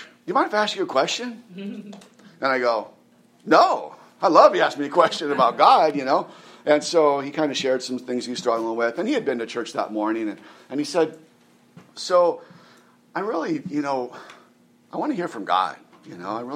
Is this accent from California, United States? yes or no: yes; California, United States; So the guy's from California, you know, I'm from California originally, and we start talking and I talk about where I'm from.